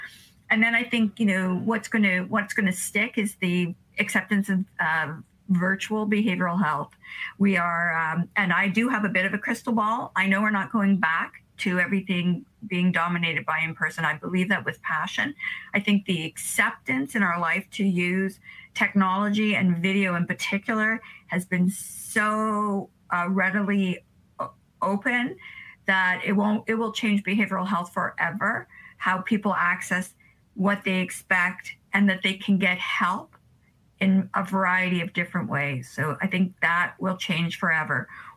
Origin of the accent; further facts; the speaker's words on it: Canada; I'm a Canadian.